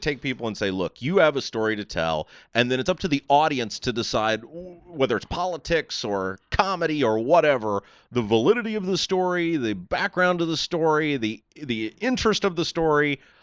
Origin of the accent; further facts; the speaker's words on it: Indiana, United States; when we were growing up in Hendricks County, it was, hey, just kind of make sure you're back by dark and don't talk to strangers.